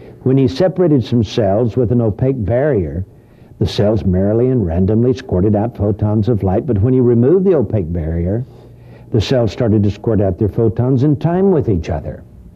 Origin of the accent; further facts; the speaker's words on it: Texas, United States; accent: Texas; With my Texas